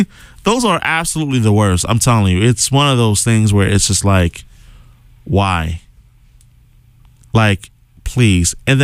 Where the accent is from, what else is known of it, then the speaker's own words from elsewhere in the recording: Boston, Massachusetts, United States; one of the intricacies about being a Bostonian, that dealing with parking, fun times.